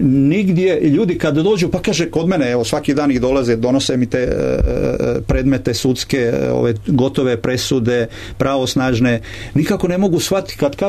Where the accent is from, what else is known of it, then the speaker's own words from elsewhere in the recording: Krajina, Croatia; mi smo pali kao kolektivitet Srbi iz Krajine